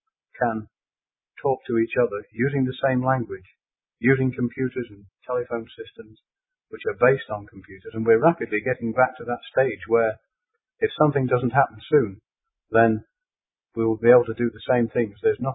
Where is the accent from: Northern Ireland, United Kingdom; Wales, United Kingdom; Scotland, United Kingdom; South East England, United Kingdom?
Scotland, United Kingdom; Aberdeen; One of the reasons I'm down here from Aberdeen is I came down here to see an exhibition